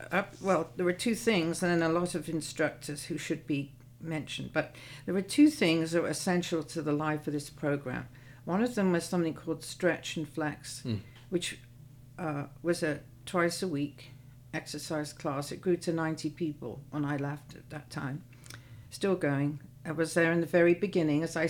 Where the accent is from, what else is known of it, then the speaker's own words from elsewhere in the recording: England, United Kingdom; So she knew what I'm English. I don't know Iowa.